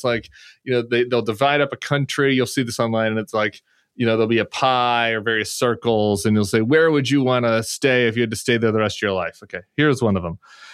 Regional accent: Denver, Colorado, United States; also born or lived in St. Louis; I'm from. I was born in St. Louis. I grew up in Denver.

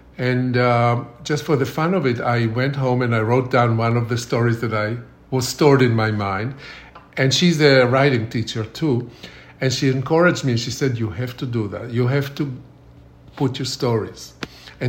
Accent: Israel; now in St. Petersburg, United States; St. Petersburg is very much like the town I grew up in Israel

